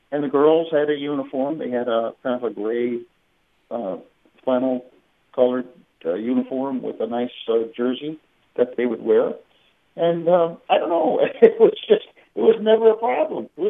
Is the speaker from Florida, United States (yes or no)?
no; New York, United States; I was raised in Westchester County, New York, and I went to a parochial school